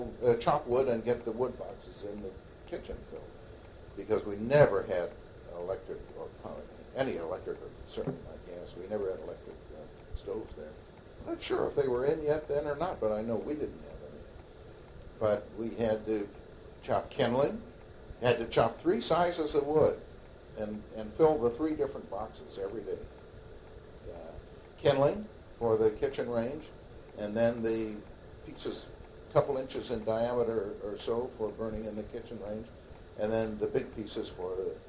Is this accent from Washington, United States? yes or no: yes; Seattle, Washington, United States; also born or lived in Port Angeles; When we went back to Port Angeles, then I was 13 years old, and Saul Levy, when I was growing up in Seattle, we were members of Vicar Coram